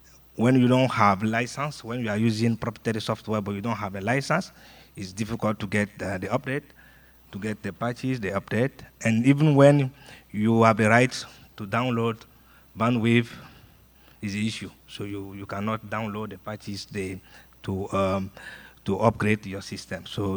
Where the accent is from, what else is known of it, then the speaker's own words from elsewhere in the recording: Benin; now in Togo; I'm from Benin. I'm living in Togo, working for AFRINIC